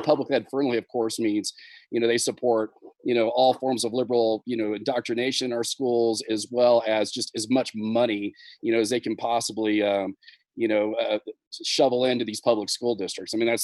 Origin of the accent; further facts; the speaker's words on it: Fort Worth, Texas, United States; And of course, I'm from Northeast Tarrant County in Fort Worth originally.